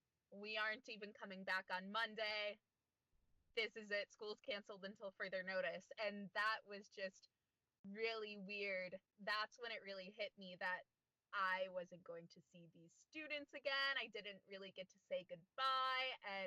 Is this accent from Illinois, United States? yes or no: yes; Hoffman Estates, Illinois, United States; So I am from Hoffman Estates, Illinois, and I am music ed.